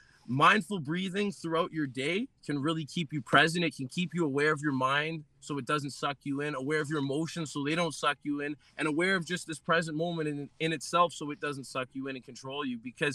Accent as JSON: {"language": "English", "town": "Sudbury", "region": "Ontario", "country": "Canada", "said": "Yeah, I'm from Sudbury."}